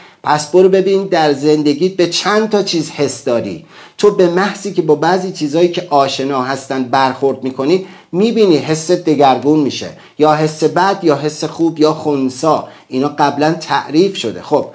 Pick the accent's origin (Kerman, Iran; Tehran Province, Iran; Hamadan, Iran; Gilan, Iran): Kerman, Iran; Baft; من تو بافت بزرگ شدم